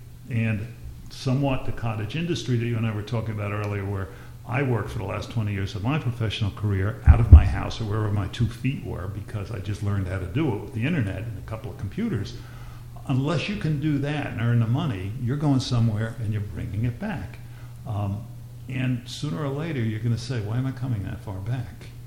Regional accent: United States; When I grew up in Middlesex County, you went to a different school and you were a dropout

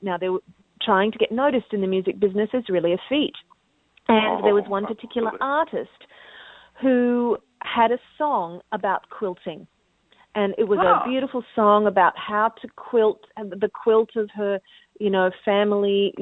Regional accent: Australia; now in United States; I'm from Australia and living in America. I'm a singer.

